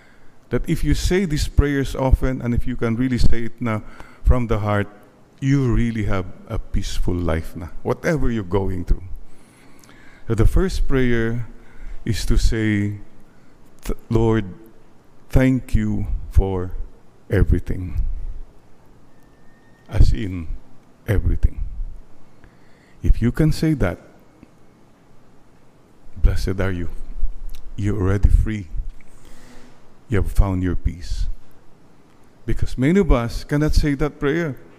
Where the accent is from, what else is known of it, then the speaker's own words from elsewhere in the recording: Bani, Ilocos Region, Philippines; when I was a little boy growing up in Bani, Pangasinan, a very poor town